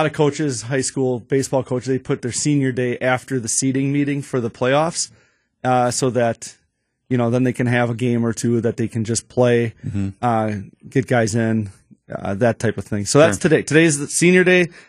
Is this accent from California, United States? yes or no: no; Oconomowoc, Wisconsin, United States; now in Waukesha, United States; We're born and raised in Oconomowoc, Western Waukesha County. He lives in Delafield now. I live in Waukesha. But we're very much Wisconsin.